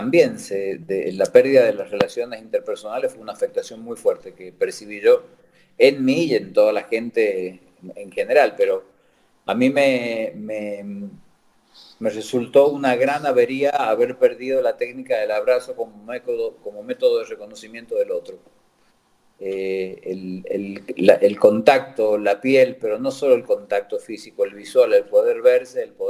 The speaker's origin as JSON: {"language": "Spanish", "region": "San Juan", "country": "Argentina", "said": "Yo soy un escritor de San Juan, indefectiblemente."}